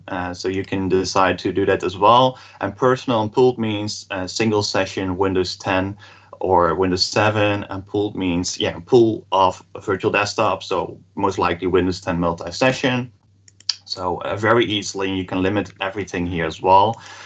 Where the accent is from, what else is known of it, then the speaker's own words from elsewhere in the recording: Netherlands; English is a second language; So I'm from the Netherlands. So let's pick here West Europe as an example, or North Europe as an example.